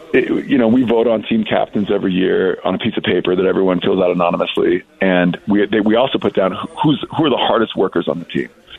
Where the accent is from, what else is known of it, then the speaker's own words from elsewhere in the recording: Danville, California, United States; You know, it's like I grew up in Danville, California.